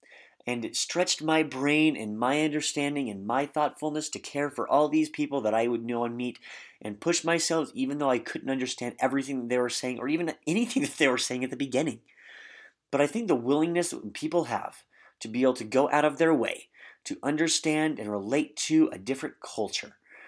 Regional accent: Nebraska, United States; I'm from Nebraska. I grew up in a small town of barely over 1,000 people. I grew up with my large family, and three sides of my house were cornfields.

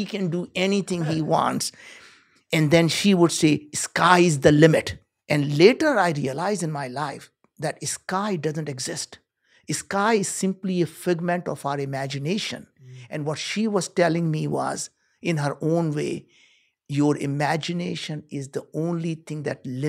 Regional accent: India; as you know, I grew up in India. We were very poor.

